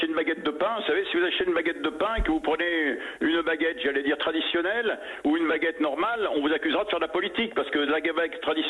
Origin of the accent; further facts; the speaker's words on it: France; en tant que français.